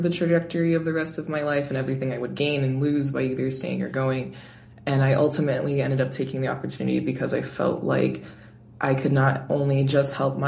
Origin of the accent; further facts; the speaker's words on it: Washington, United States; I am 23 years old. I'm from Washington State. I'm a sophomore at Brown University, but I'm currently studying abroad in Granada, Spain right now.